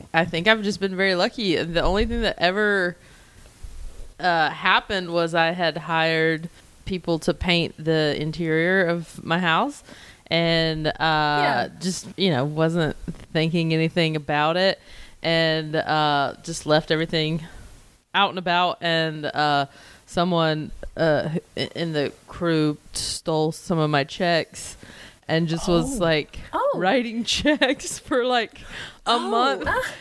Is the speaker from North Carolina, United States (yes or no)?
yes; North Carolina, United States; now in Los Angeles, United States; I live in LA, but I'm from North Carolina